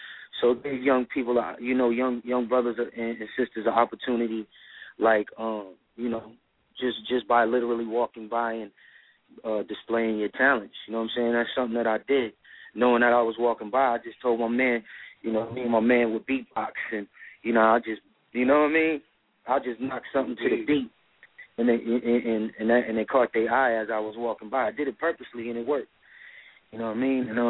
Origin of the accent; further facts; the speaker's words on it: Boston, Massachusetts, United States; also born or lived in Sacramento, California; Yeah, I was born in Sacramento, California. Parents took me back to Boston about 8 months old, so I was raised in Boston. Yeah, Roxbury to be exact.